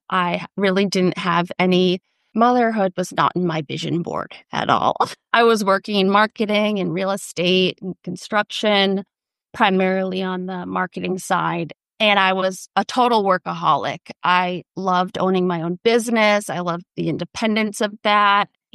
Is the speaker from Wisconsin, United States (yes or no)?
no; Rhode Island, United States; I'm from Rhode Island, born and raised, and I grew up on a horse farm.